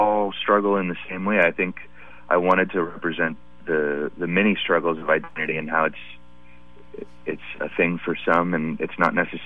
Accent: Oakland, California, United States; since I grew up in Oakland, and specifically the street I grew up on, was full of biracial kids.

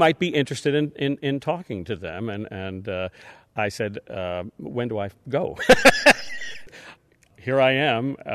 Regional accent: Philadelphia, Pennsylvania, United States; Yeah, I grew up in Philadelphia. I went to the Philadelphia Musical Academy, then to the University of the Arts, spent a summer or two in Europe studying early music

